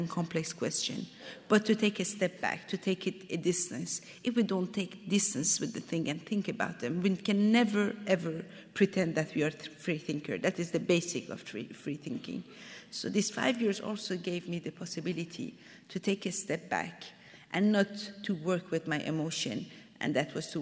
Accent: Iran; as a child, when I was growing up in Iran, we were reading about, you know, this Persian-Roman wars

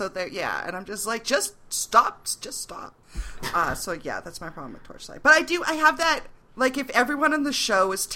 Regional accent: Canada; Canadian TV shows, no slight to my home country, but we don't have the same kind of cash

